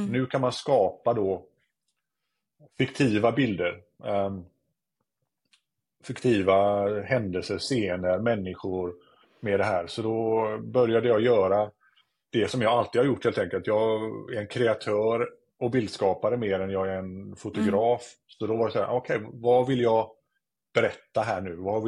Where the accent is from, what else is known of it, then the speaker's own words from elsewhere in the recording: Sweden; Och det har väl lite med att göra att sociala interaktioner för mig kanske som svensk eller som gör mig väldigt eller mentalt utmattad helt enkelt.